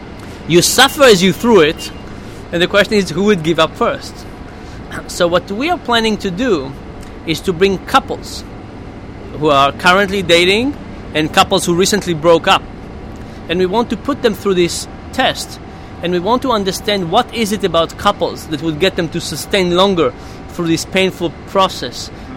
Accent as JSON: {"language": "English", "country": "Israel", "accent": "Israeli", "second_language": "English", "said": "Now, I'm Israeli, of course, by my accent, you can tell."}